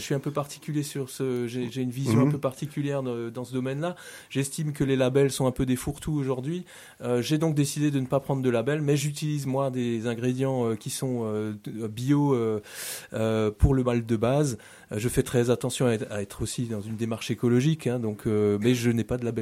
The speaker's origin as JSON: {"language": "French", "town": "Steinbrunn-le-Haut", "region": "Grand Est", "country": "France", "tie": "born or raised there", "said": "Moi, je suis originaire du Tsungo. J'ai grandi à Steinbrunn-le-Haut et je me suis installé il y a 10 ans à Kösslack."}